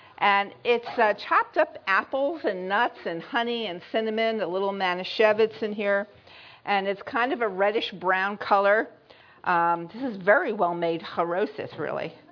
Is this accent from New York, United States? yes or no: yes; Brooklyn, New York, United States; Now, I'm a city girl. I grew up in Brooklyn, New York.